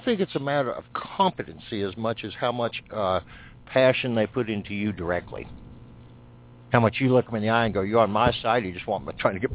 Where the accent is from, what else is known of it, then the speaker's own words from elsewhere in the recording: Texas, United States; I'm from Texas, folks. I've lived long. So I try to not sound Southern, but it becomes creature habit.